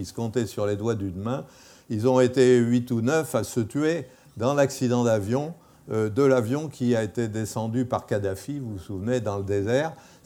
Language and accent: French; France; appuyé sur notre ambassade, évidemment, puisqu'on est français